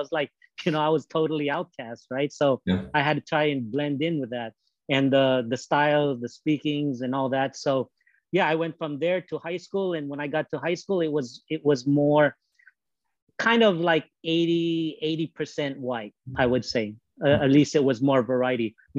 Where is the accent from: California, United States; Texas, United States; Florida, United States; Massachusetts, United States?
California, United States; accent: LA accent; So that's where my kind of accent, LA accent came from, being in that kind of gang environment. But then as I grew up, I was with a lot of 90% white Americans, right?